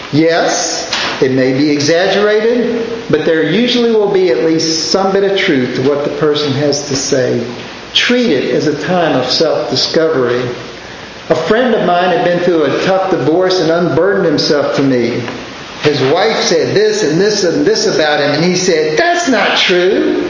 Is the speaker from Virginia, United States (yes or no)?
yes; Richmond, Virginia, United States; I grew up in the East End of Richmond without much money, so I tend to be super frugal.